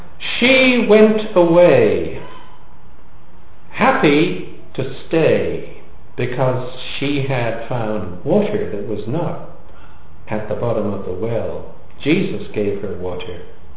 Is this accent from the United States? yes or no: no; England, United Kingdom; As you may detect, I come from England, and we used to live in a part of England called Devonshire in the southwest.